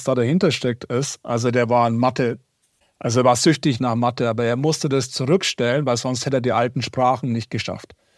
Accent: Bavaria, Germany; Ich komme ja aus Bayern, aus dem Süden oder so.

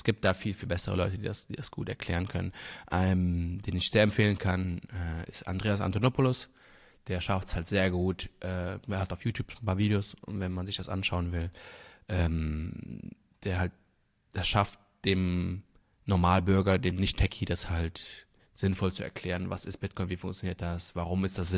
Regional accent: Luxembourg

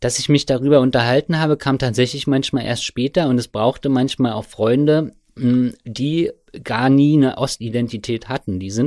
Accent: Germany; born there; ich bin in der DDR geboren.

